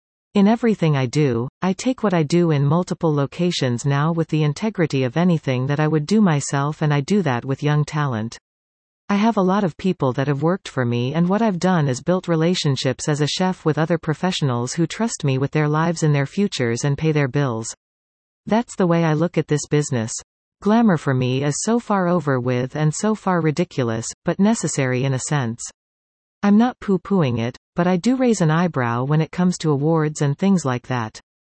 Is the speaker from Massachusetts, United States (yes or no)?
no; New York, United States; I'm an Irish-Italian kid from New York.